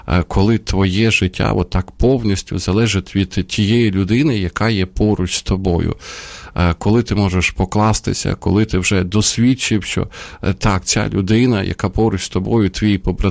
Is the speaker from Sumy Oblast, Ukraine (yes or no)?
yes; Sumy, Sumy Oblast, Ukraine; now in Kyiv, Ukraine; а Суми – це моє рідне місто